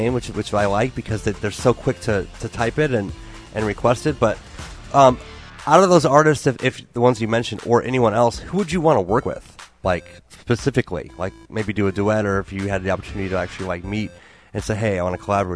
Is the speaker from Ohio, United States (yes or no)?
yes; Toledo, Ohio, United States; also born or lived in California; I grew up in I'm from California originally, but my junior high and high school years in Toledo.